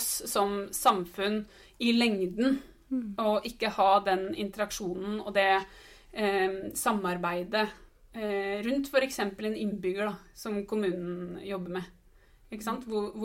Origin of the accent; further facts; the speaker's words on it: Nittedal, Akershus, Norway; Møbelloven, som det heter I Nittedal, der jeg kommer fra.